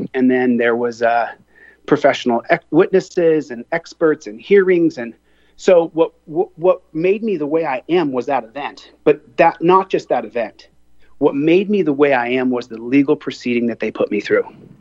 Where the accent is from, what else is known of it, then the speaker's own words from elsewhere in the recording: Lynwood, California, United States; born there; also born or lived in Colombia; No, I was born in California, went to Colombia till I was almost three. And then we moved back to the States because my mom wanted to make sure I was born in the same hospital she was born in Linwood, California.